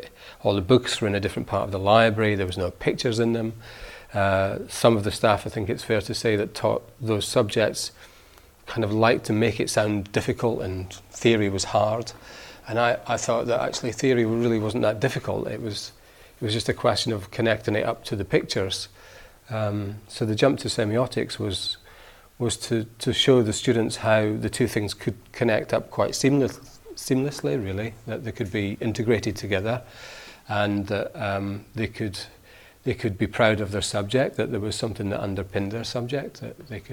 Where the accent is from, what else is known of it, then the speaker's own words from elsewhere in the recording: Scotland, United Kingdom; moved away as an adult; I'm Scottish, actually. I'm not from Manchester. And I went to Manchester because...